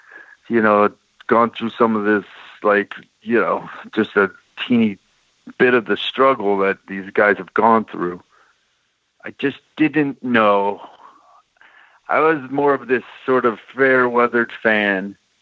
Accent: Los Angeles, California, United States; also born or lived in Virginia; I grew up in Los Angeles, born in Virginia.

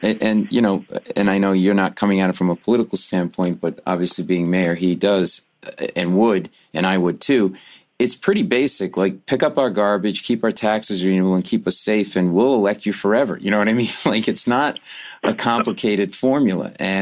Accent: Rhode Island, United States; you know, my wife and I grew up in Rhode Island, up in New England.

